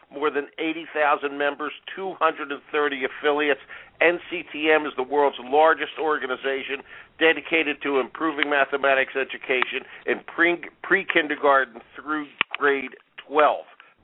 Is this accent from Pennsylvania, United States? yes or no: yes; Philadelphia, Pennsylvania, United States; at the Reading Terminal Market in my hometown of Philadelphia.